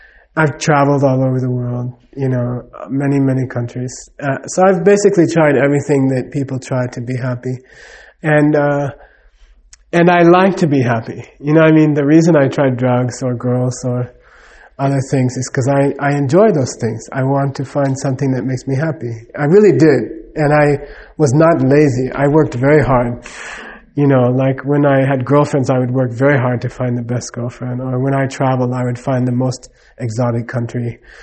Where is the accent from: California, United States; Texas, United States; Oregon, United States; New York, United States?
California, United States; Los Angeles; born there; You know, I was born in Los Angeles, California.